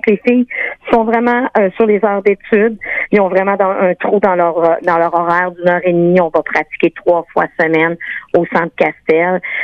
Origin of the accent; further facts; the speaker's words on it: Lévis, Quebec, Canada; moi, je suis vraiment native de Lévis